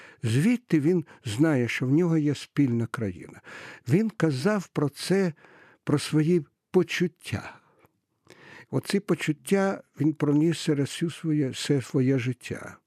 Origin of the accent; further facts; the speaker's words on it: Kyiv, Ukraine; now in Jerusalem, Israel; Я, як киянин, який тут народився, хочу вам сказати, що в світі для мене існує тільки два міста. Те Єрусалим, в якому я живу, який я добре знаю, і Київ.